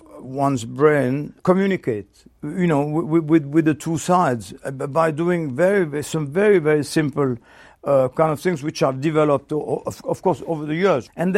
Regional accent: Switzerland; Since I come from Switzerland originally

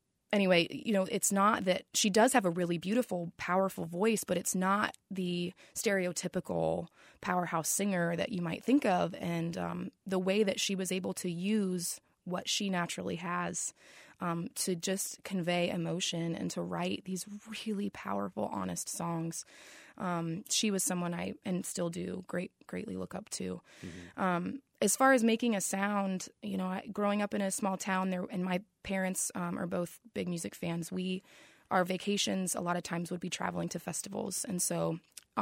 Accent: High Springs, Florida, United States; High Springs, so just north of Gainesville. And my parents, we moved out kind of past the city limits when I was in the fifth grade.

